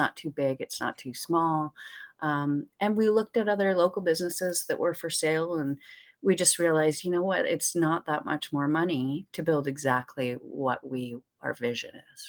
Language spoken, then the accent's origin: English; Christchurch, Canterbury, New Zealand; So I grew up in Harewood. I went to Barsby School. We lived by the university. You know, I spent my whole life in this area.